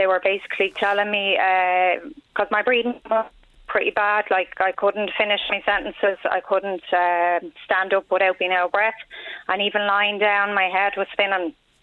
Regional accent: Dublin, Leinster, Ireland; now in France; I'm from Dublin.

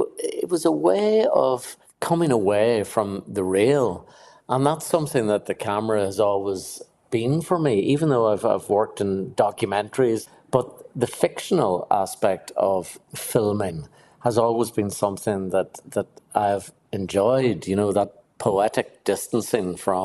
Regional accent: Armagh, Northern Ireland, United Kingdom; when I was growing up in Armagh, I just developed an interest in photography early on.

